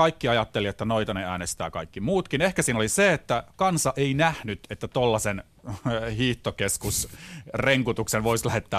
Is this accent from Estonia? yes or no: no; Helsinki, Uusimaa, Finland; mä oon suomalainen ja helsinkiläinen.